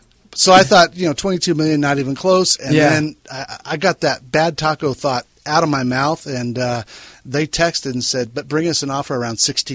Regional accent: Albuquerque, New Mexico, United States; Well, we're from Albuquerque, so I mean, it wasn't, LA wasn't thinking about it.

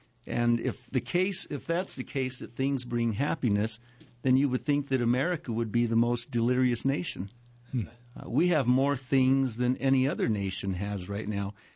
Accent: Albuquerque, New Mexico, United States; Lived in Albuquerque all of my life. I grew up in the South Valley.

